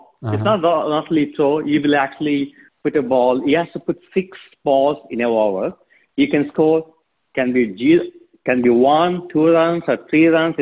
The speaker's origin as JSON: {"language": "English", "country": "India", "tie": "born or raised there", "moved": "as an adult", "lives_now": "Denver, United States", "said": "I grew up in India. I did my schooling, college, everything in India. We moved to US for a job. It's not actually a job, it's a relocation from India to US in 2004. We came to Denver, Colorado. That's my first place."}